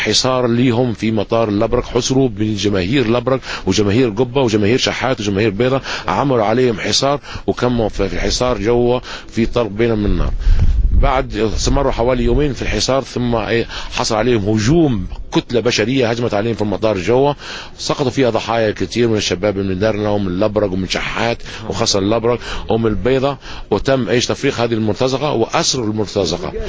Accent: Benghazi, Libya; تول الاحتجاجات عندنا في بنغازي

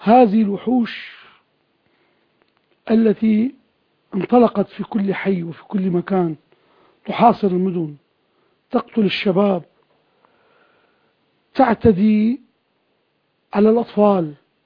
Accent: Syria; عم نتساءل كسوريين.

